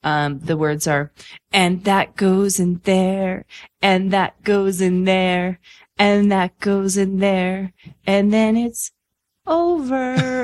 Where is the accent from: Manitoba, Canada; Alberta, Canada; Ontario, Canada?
Alberta, Canada; Edmonton; And then I said I was from Edmonton.